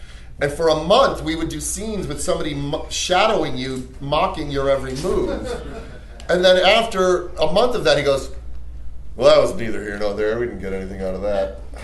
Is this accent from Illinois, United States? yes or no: yes; Chicago, Illinois, United States; when I get out of college, I'm going back, because I grew up in Chicago, so I'm going to go move downtown and I'm going to get into Second City